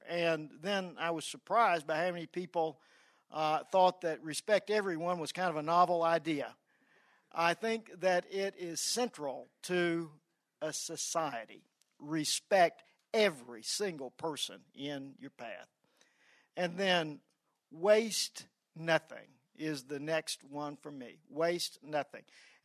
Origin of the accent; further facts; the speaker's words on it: Arkansas, United States; Now, I came from Arkansas, so I was not in a state of learning at the time.